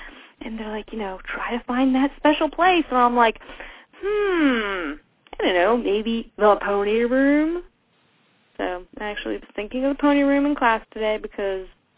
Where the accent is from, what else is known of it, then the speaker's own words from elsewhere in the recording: United States; because I'm American and that's what us Americans do. We sue people.